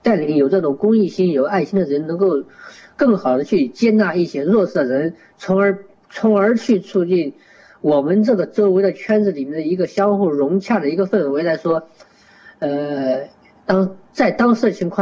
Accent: Anhui, China; 而我的家乡安徽省那边也是一个艾滋病非常严重的一个地方

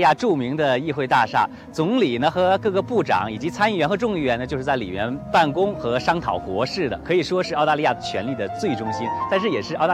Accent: China; 对于我们中国人来说呢，可能是一个比较新鲜和不可想象的事情。

